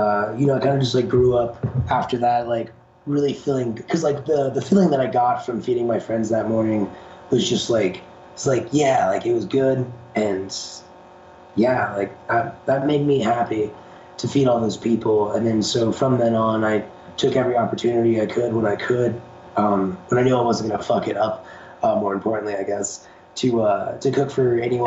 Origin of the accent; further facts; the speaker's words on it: Colorado, United States; So I grew up in Colorado. I moved here when I was 5. I lived here for the last 19 years.